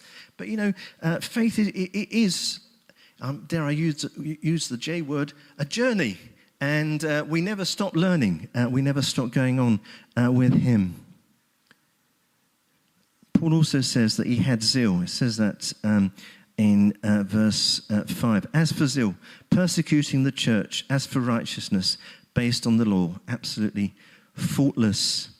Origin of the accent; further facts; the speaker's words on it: Hackney, London, United Kingdom; I come from Hackney. And in fact, the house where I was born apparently backed on to the square that is used as the basis for EastEnders